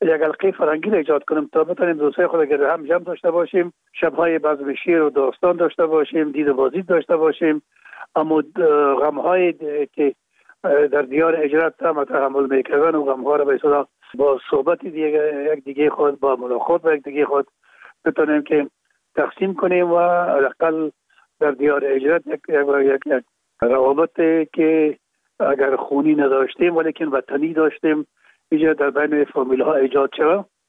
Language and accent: Persian; Kabul, Afghanistan; در کابل، شهید کابل به دنیا آمدیم. اصل ما زرکخانه کابل است و خود ما تون پدر ما باز از زرکخانه به شهید انتقال شدن. اونجا در شهید کابل به دنیا آمده و اونجا مکتب خواندیم